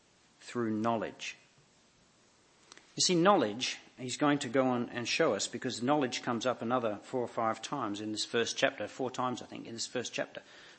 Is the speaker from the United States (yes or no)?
no; Australia; I'm Australian, not Greek.